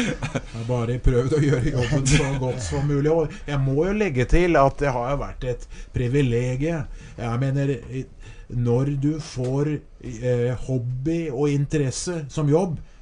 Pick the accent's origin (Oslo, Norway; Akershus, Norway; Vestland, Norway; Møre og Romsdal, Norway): Akershus, Norway; Skedsmo; Da hadde fått jobb i ungdomsskolen hjemme i Skedsmo